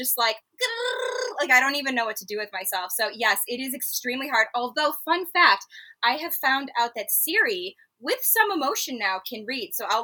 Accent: LaGrange, Illinois, United States; No. Suburb outside. It's true. LaGrange is the name.

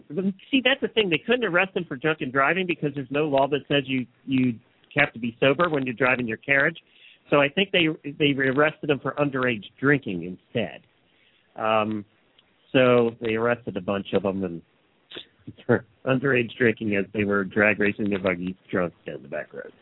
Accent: Pennsylvania, United States; growing up in Lancaster County, Pennsylvania, heart of Amish country

